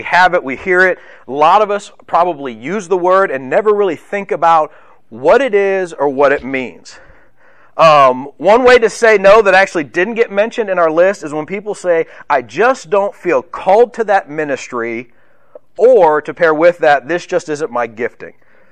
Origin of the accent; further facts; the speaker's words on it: Missouri, United States; When my wife and I moved to Kentucky. We're from Missouri.